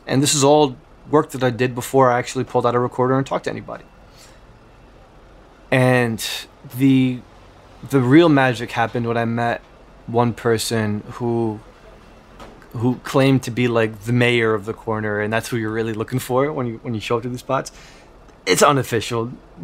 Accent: Newark, New Jersey, United States; I came from a neighborhood not too different from that area. I grew up in Newark, New Jersey.

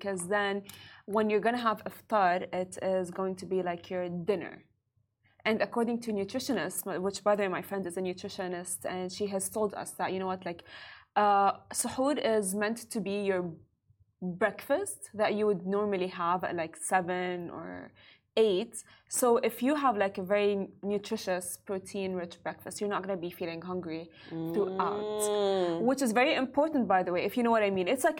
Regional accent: Dubai, United Arab Emirates; because being born here in Dubai and not growing up in Syria, we don't know the culture as much as Syrians.

